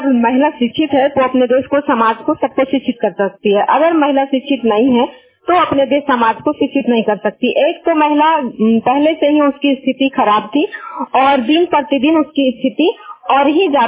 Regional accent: Nawada, Bihar, India; मैं नाजी नवादा से बिलोंग करती हूँ

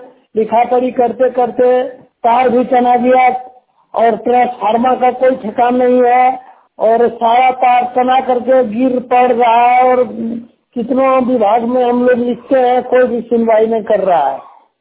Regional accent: Ganda, Bihar, India; ग्राम गंडा का निवासी हूँ, प्रखंड सोनौ, पंचायत लाली लेवार।

